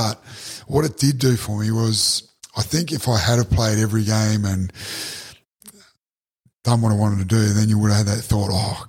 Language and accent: English; Australia; And I said, well, you know that I'm Australian.